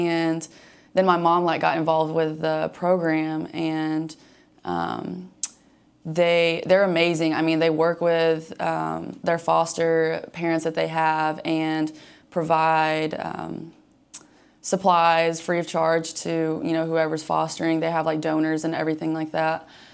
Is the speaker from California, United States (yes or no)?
no; Georgia, United States; Athens is about hour 15, hour and a half from my hometown. We used to drive down when I was little and watch the Georgia games